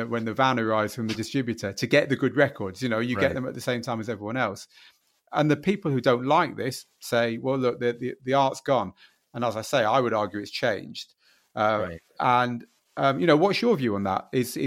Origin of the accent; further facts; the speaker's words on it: Manchester, North West England, United Kingdom; I'm from Manchester